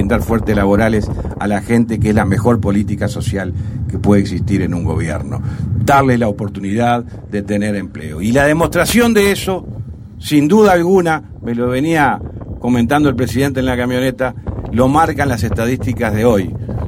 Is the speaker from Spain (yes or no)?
no; Uruguay